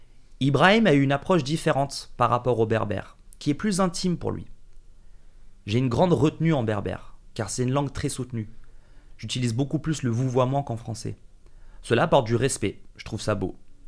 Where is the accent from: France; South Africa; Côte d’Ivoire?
South Africa; French is a second language; Je pouvais parler ma langue, utiliser des expressions sud-africaines, comme le fameux « Hauset », « Moradem », »,« Akona ». C'est des mots que je ne peux que utiliser avec d'autres Sud-Africains.